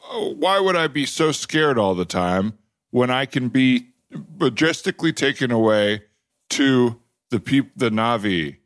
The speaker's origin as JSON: {"language": "English", "town": "Santa Fe", "region": "New Mexico", "country": "United States", "tie": "born there", "said": "Yeah, because I was born in Santa Fe, New"}